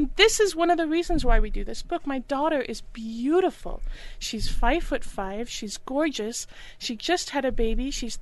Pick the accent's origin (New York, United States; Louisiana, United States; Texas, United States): Texas, United States; El Paso; moved away; also born or lived in California; I grew up in all places. I grew up in El Paso, Texas, and then I moved to California because my sisters were in the San Francisco Ballet Company.